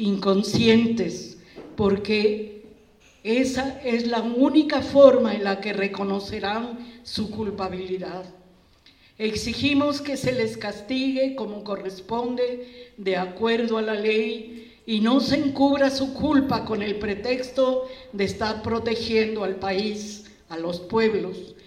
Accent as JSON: {"language": "Spanish", "country": "Mexico", "said": "sino como mexicanos tenemos que actuar"}